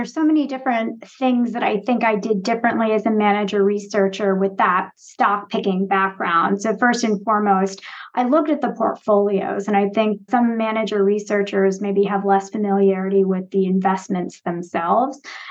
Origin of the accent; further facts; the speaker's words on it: Massachusetts, United States; So I grew up outside of Boston and I went to school at the University of Michigan.